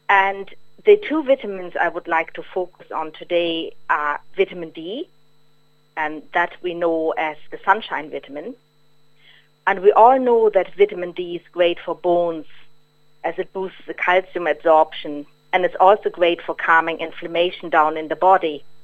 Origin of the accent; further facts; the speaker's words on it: Germany; I'm from Germany